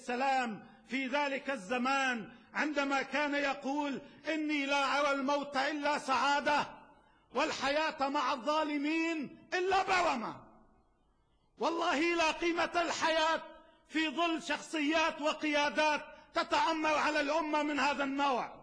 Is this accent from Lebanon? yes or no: yes; Lebanon; وكما فعلوا عندنا في لبنان